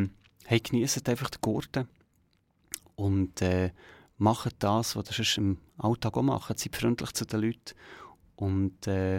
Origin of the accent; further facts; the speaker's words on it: Schlieren, Zurich, Switzerland; weil ich bin in Schlieren aufgewachsen und denke immer hinten rauf